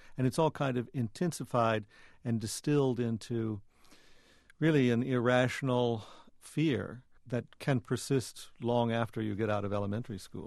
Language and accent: English; the South, United States; a lot of the intense emotions that existed in the 50s and 60s when I was growing up in the South